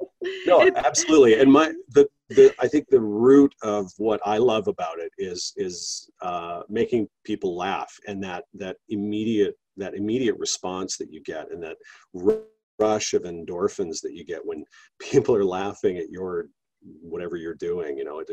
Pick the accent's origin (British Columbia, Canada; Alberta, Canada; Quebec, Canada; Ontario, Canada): British Columbia, Canada; Vancouver; So I grew up in Vancouver in Canada